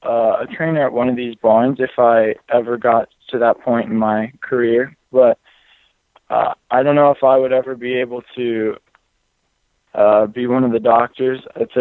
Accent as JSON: {"language": "English", "town": "Akron", "region": "Ohio", "country": "United States", "said": "I'm from Akron, Ohio, and I'm from more of an eventing background"}